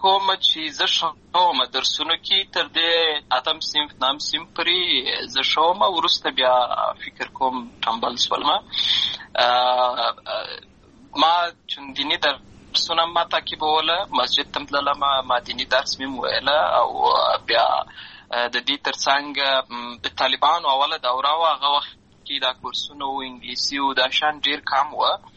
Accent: Lashkar Gah, Helmand, Afghanistan; also born or lived in Uruzgan; زه په اصل کې د اروزګان ولایت یم، اما زه په هلمند ولایت لشکرګاه کې پیدا شوی یم، همالته لوی شوی یم، همالته مې ښوونځی لوستی ده، همالته مې ټول ژوند مې له هماغه ځای څخه پیل شوی دی، خو په اصل کې زه د اروزګان ولایت څخه.

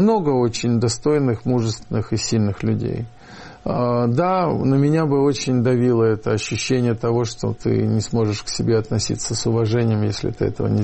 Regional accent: Kyiv, Ukraine; first language Russian; Я русскоязычный украинец. Я вырос... Родился и вырос в Киеве, как и мои родители, все родом из Украины. И дома мы говорили по-русски. Другое дело, что мы все хорошо знали и знаем украинский.

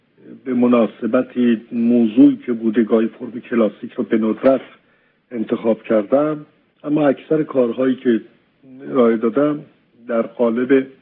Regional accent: Isfahan, Iran; moved away as an adult; now in Tehran, Iran; از سال 1339 که من برای ادامه تحصیلات دانشگاهی از اصفهان به تهران اومدم

